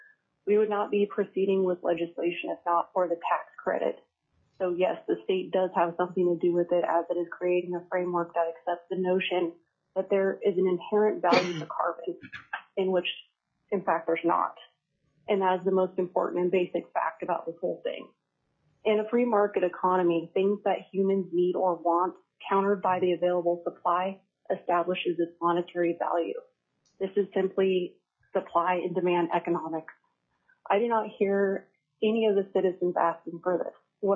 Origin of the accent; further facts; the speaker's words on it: Anchorage, Alaska, United States; I'm from Anchorage, and I'm representing myself.